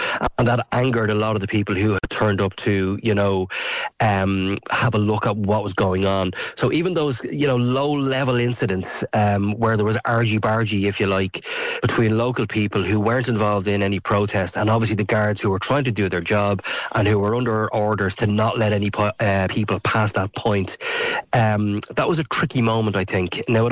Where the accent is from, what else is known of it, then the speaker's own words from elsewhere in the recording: Coolock, Leinster, Ireland; and I'm actually from Coolock, I grew up here